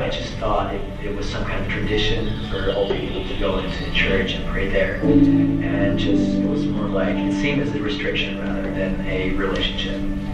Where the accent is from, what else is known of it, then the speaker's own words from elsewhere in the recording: Czechia; I'm from the Czech Republic. I'm 20 years old.